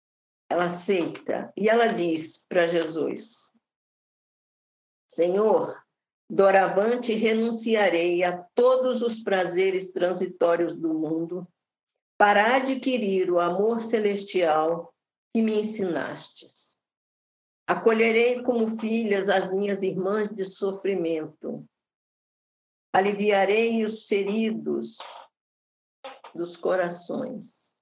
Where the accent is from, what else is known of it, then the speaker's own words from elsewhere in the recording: Castelo, Espírito Santo, Brazil; born there; Eu sou castelense porque nasci em Castelo.